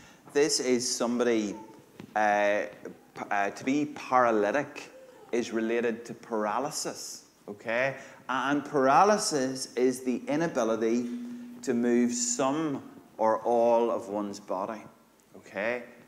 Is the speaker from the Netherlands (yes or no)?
no; Monaghan, Ulster, Ireland; accent: Irish; now in Northern Ireland; Do you know what's really ironic? I am Irish. I am actually Irish. I'm from Monaghan.